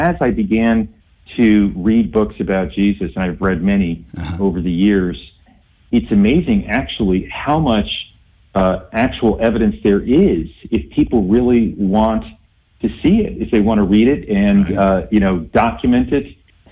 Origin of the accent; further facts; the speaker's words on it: New York City, New York, United States; I grew up in New York City, and I frankly didn't believe in anything.